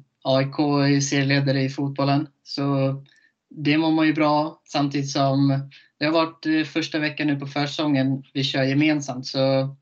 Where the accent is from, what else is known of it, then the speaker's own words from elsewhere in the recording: Köping, Västmanland County, Sweden; Jag är från Köping och det är ju... En och en halv timme till Stockholm.